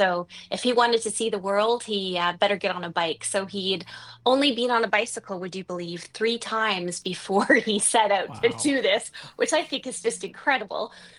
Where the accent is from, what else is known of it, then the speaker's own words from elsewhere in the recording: England, United Kingdom; now in Canada; I moved from England to Canada back in the 80s, and I'm not sure, as every immigrant story